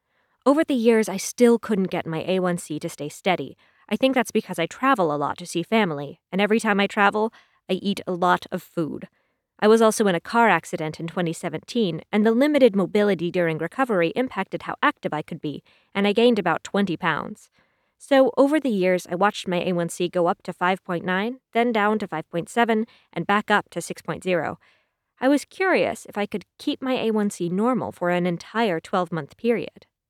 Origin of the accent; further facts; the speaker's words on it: Jamaica; I was born and raised in Jamaica, and we almost never ate anything from a package, short of tinned sardines.